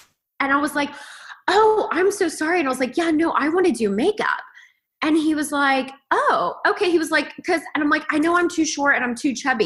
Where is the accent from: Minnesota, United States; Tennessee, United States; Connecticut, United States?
Tennessee, United States; Kingsport; moved away as an adult; In Kingsport, Tennessee.